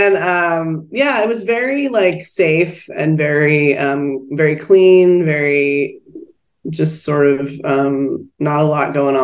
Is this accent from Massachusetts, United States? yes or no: yes; Boston, Massachusetts, United States; born there; also born or lived in Cambridge; I was born in Boston.